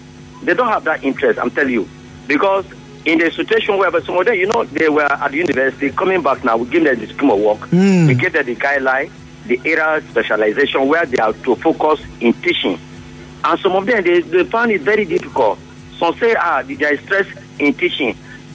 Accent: Eleme, Rivers, Nigeria; from Eleme.

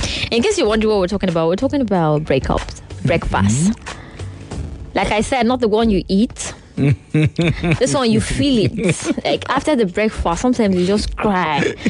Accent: Nigeria; I'm a Nigerian.

